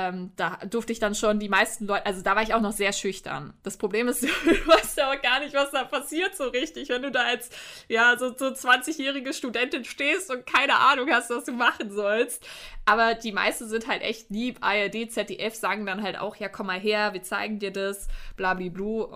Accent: Berlin, Germany; So, und ich bin ja aus Berlin und habe mir ja irgendwann mal gedacht, ja, ich ziehe mal nach Mittweida, weil irgendwie mein Onkel da mal hingezogen ist, also auch ein Berliner.

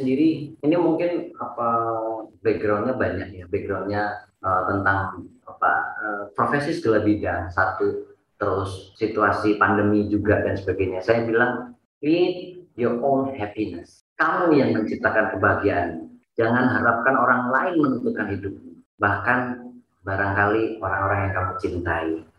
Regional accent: Surakarta, Central Java, Indonesia; accent: Javanese; Padahal saya anak Solo, anak Jawa.

